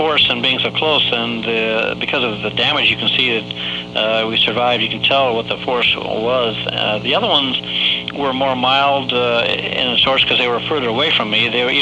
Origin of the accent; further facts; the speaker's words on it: California, United States; also born or lived in Phoenix, United States; Basically, I was born in Phoenix, Arizona, but 6 months after that, during wartime, my mother came back to California. I've been here ever since.